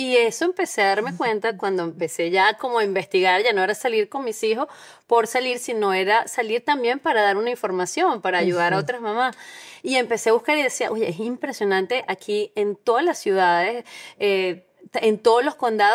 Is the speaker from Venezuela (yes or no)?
yes; Venezuela; moved away; sobre todo porque vengo de Venezuela y cuando nosotros nos vinimos no salíamos mucho con los niños